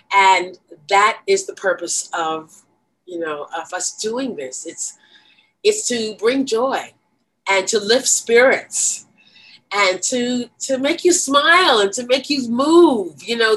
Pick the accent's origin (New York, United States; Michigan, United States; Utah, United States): New York, United States; Brooklyn; I grew up in Brooklyn, you know, I got lots of Jewish friends